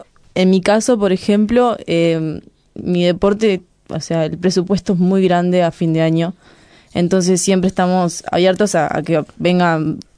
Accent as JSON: {"language": "Spanish", "region": "Paysandú", "country": "Uruguay", "said": "fue a Paysandú, yo soy de Paysandú"}